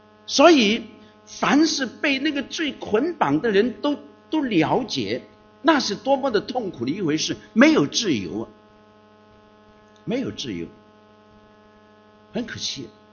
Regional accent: Guangdong, China; 这是我们广东人的教孩子的办法了，

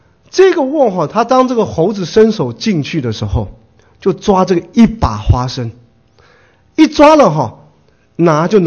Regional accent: China; 我们中国人讲说哈，心里骄傲的人狂心必在跌倒

